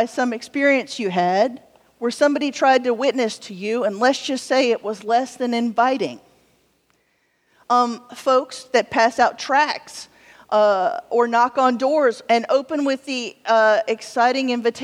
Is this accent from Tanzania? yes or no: no; Deep South, United States; I'm from the Deep South, and so I speak witness.